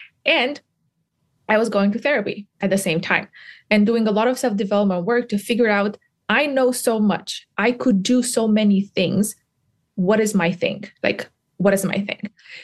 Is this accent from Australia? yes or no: no; Romania; I was born and raised in Romania, which back then was a third world country.